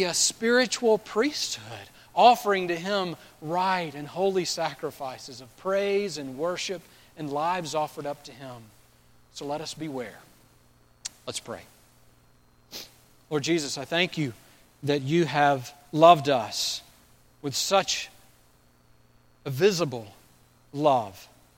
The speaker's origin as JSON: {"language": "English", "region": "Alabama", "country": "United States", "tie": "born or raised there", "said": "Growing up in South Alabama, I constantly heard the warning, actually, look out for snakes."}